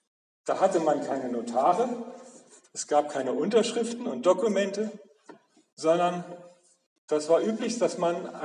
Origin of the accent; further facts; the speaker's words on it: Northern Germany, Germany; So wie ich mich manchmal fühle als Norddeutscher in der Pfalz.